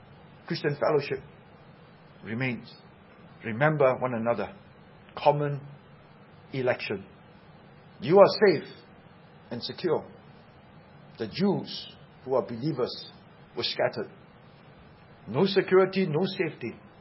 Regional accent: Seremban, Negeri Sembilan, Malaysia; also born or lived in Singapore; I was born in Singapore, but I'm not brought up in Singapore. I was brought up in Seremban. My dad was a member of parliament in Seremban.

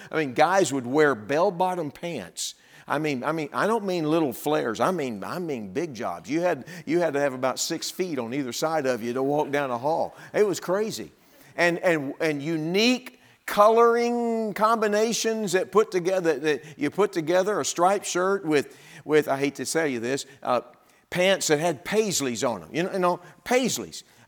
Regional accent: Texas, United States; I was sent a picture of the youth group I grew up in Texas.

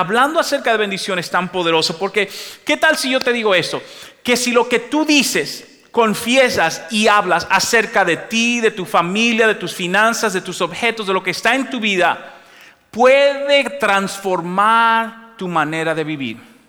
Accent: Dominican Republic; En mi país, nosotros los dominicanos tenemos una expresión, somos medio tirados.

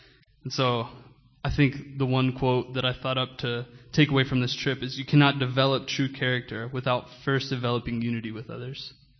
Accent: Amarillo, Texas, United States; Good morning. … I'm from Amarillo, Texas

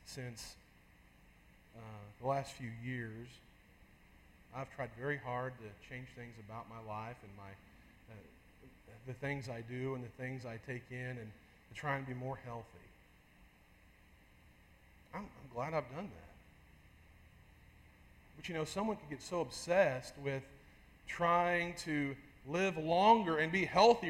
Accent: Midwest, United States; One of the memories I will never forget is being a boy in the summertime, growing up in the Midwest.

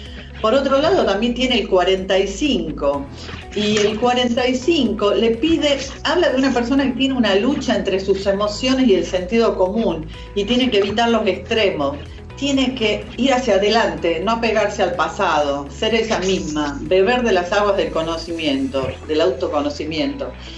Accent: Juan Bautista Alberdi, Tucumán, Argentina; Gabriela Correa es de mi misma ciudad. Yo soy de Juan Bautista Alberdi también

